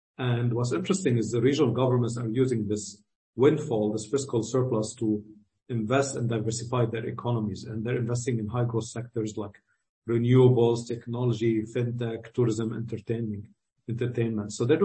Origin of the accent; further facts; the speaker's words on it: Saudi Arabia; moved away; also born or lived in France / United States; I grew up in the Gulf in Saudi Arabia. Then I went to boarding school in France and then studied in the US.